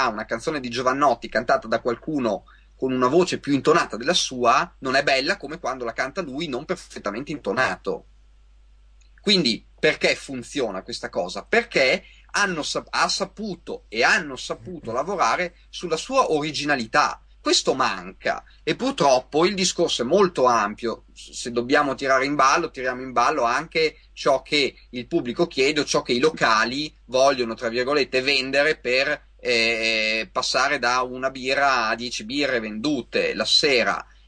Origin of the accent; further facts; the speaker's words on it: Parma, Emilia-Romagna, Italy; now in Veneto, Italy; Io ho studiato a Modena, sono emiliano, sono di Parma